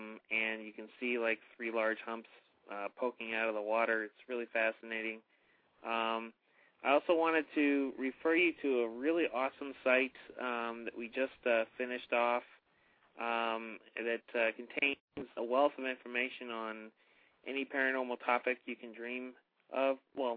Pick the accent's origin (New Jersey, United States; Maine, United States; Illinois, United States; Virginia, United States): Maine, United States; I'm from Maine